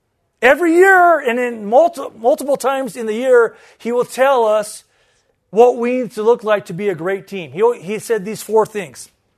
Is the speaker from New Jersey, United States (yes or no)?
no; California, United States; I'm from Southern California.